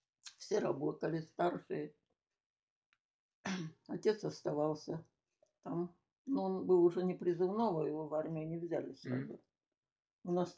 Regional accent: Kherson Oblast, Ukraine; born there; Я родилась на Украине.

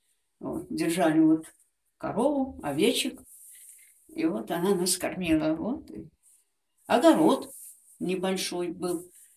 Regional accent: Saratov Oblast, Russia; born there; Ну, родились вы там, записали, в Саратовской области.

